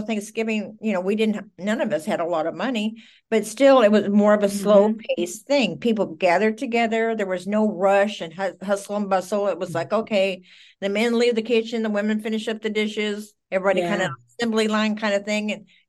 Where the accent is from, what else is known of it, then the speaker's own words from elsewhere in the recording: the South, United States; Like, I grew up in the South, right?